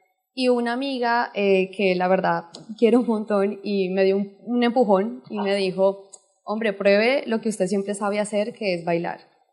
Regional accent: Bogotá, Colombia; moved away as an adult; also born or lived in New York; now in Spain; soy de Bogotá. Hace tres años y medio ya, pues vine a España. Un año anterior estuve en Nueva York

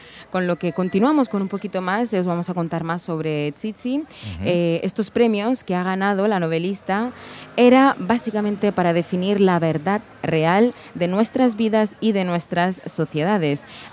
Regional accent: Senegal; also born or lived in Guinea-Bissau; yo nací en Guinea-Bissau. Con 6 años me fui a vivir con mi familia a Senegal. Y claro, allí yo crecí con mis tíos, quienes, bueno, me criaron.

